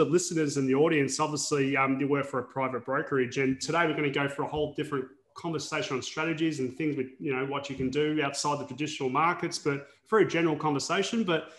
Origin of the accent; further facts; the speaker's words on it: Sydney, New South Wales, Australia; And also, we're from Sydney